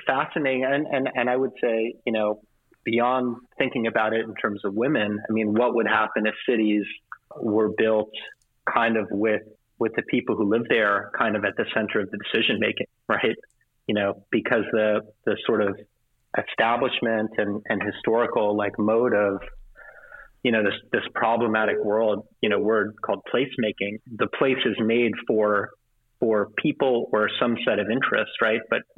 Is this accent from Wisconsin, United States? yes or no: no; New York City, New York, United States; I was born in New York City and grew up there in the 80s.